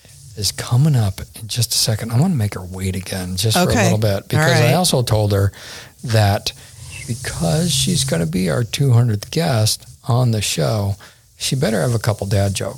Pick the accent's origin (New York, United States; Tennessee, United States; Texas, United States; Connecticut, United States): New York, United States; Syracuse; I grew up in Syracuse.